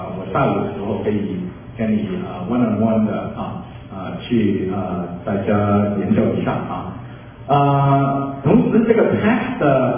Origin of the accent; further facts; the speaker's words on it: Guangdong, China; Chinese is a second language; 我们是广东人的时候，我没有学的拼音，所以呢，我看那个中文字的时候，我就告诉我的脑袋我会用广东话讲还要用英文讲